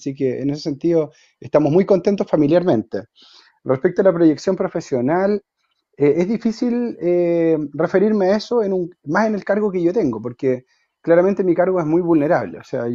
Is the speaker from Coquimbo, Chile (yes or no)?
no; Mulchén, Biobío, Chile; vengo de Mulchen, bastante cerca de todas maneras, a un par de kilómetros de acá, octava